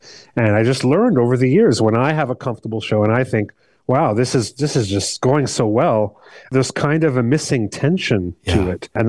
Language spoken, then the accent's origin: English; Montreal, Quebec, Canada; I grew up in Montreal, so there was always the shadow of French culture.